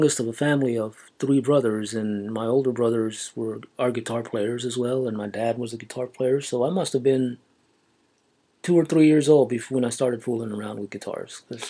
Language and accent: English; Weslaco, Texas, United States; I am from a little town in South Texas called Weslaco, Texas. It's about 5 miles north of the Mexican border